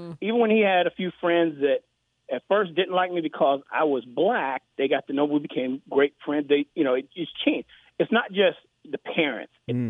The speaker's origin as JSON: {"language": "English", "region": "Alabama", "country": "United States", "said": "I'm from Alabama."}